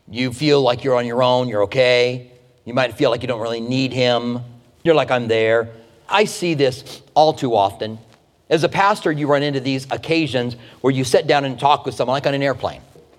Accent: Tucson, Arizona, United States; They were like, where are you from? And I said, I'm from Tucson.

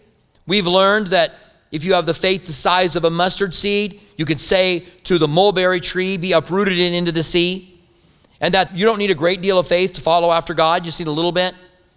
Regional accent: Clinton, Iowa, United States; born there

